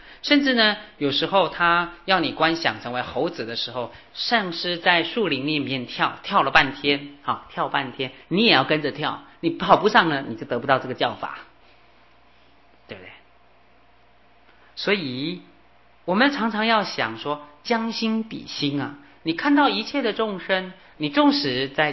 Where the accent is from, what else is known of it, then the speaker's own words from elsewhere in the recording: China; 狠到呢我们中国人讲杀人都不眨眼